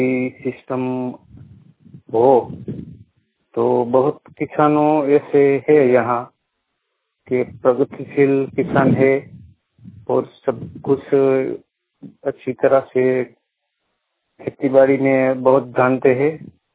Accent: Kaliyana, Gujarat, India; मैं गुजरात से बोल रहा हूँ और मेरा जिला है सुरेंद्रनगर, तालुका है अलवर और मेरे गांव का नाम है कलियाणा।

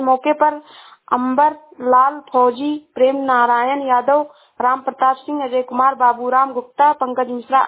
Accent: Shravasti, Uttar Pradesh, India; मैं जिला श्रावस्ती से हूँ।

